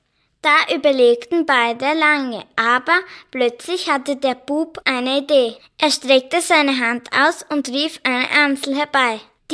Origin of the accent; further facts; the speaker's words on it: Hatzendorf, Styria, Austria; Ich komme aus Hatzendorf. Ich besuche die erste C-Klasse in Fähring.